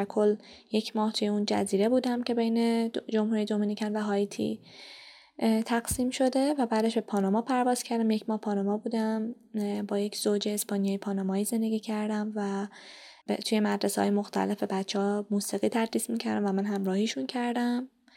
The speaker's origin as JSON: {"language": "Persian", "country": "Iran", "said": "رئیس سفارت بعد اینکه متوجه شد من ایرانیم به من دست داد"}